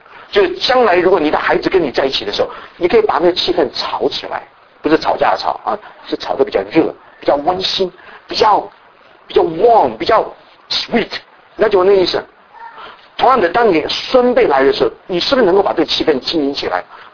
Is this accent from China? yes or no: no; Taiwan; 我从台湾过来